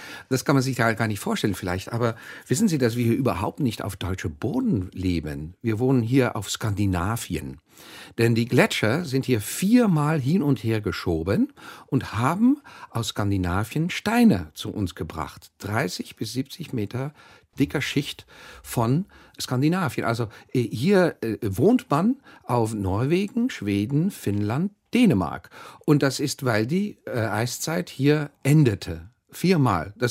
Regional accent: Amsterdam, North Holland, Netherlands; German is a second language; moved away; weil das ist der Unterschied mit Amsterdam, wo ich herkomme.

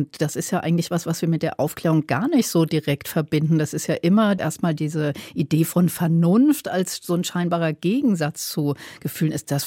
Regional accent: Halberstadt, Saxony-Anhalt, Germany; eine Ausstellung für meine Heimatstadt bis zum 20. Mai

